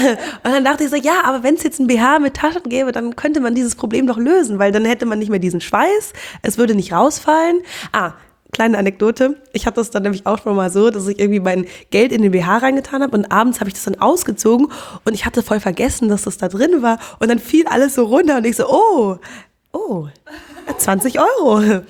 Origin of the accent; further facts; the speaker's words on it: Cologne, North Rhine-Westphalia, Germany; ich bin 25 Jahre alt und ich komme aus Köln.